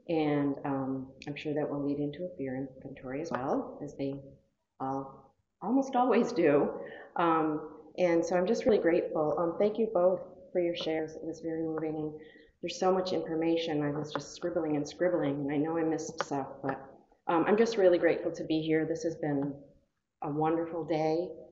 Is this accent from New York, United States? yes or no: yes; Montrose Falls, New York, United States; I'm from Montrose Falls, New York, and I've been in the program about 12 and a half years.